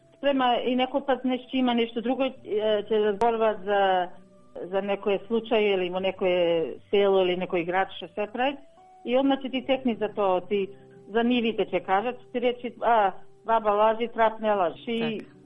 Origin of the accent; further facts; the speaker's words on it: Wollongong, New South Wales, Australia; Јас сум родена во Австралија, живеам во градот Волонгон, живеам цел живот во Волонгон, ние зборуваме македонски дома